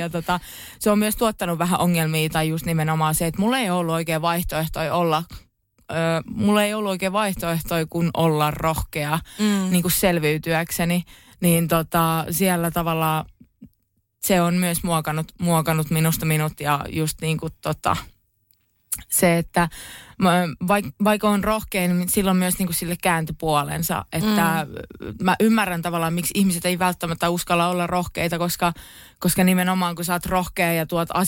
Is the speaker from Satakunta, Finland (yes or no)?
yes; Pori, Satakunta, Finland; mä oon muuten Porista.